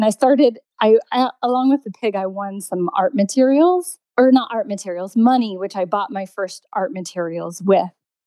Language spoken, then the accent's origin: English; Indiana, United States; now in United Kingdom; I grew up in Indiana, and the sort of community I grew up in was a farming community